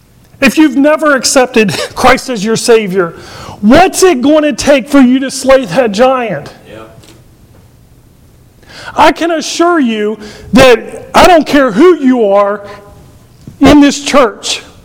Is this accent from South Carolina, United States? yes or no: no; Virginia, United States; moved away; I moved here from Virginia. I didn't have a grandfather. We didn't have grandparents here.